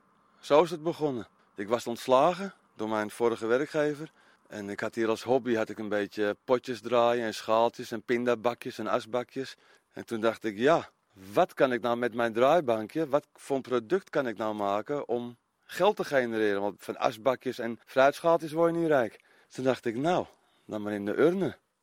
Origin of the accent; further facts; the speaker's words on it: Amsterdam, North Holland, Netherlands; Amsterdam.